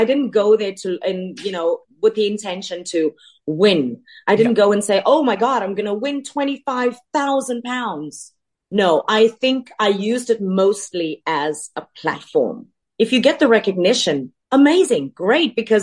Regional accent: South Africa; I am not American. I am South African. Yeah. And I'm not just South African, but I'm a woman of color. I'm a colored woman from South Africa.

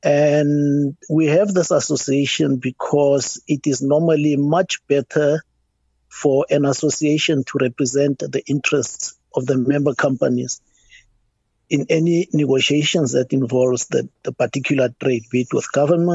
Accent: Kimberley, Northern Cape, South Africa; I was born in Kimberley over in the Northern Cape. That's where I grew up, and I had my high school education in Kimberley in a Roman Catholic high school.

